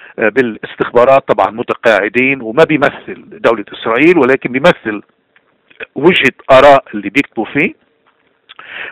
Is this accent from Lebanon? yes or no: yes; Lebanon; رسالتنا نحن كلبنانيين لأي طائف انتمينا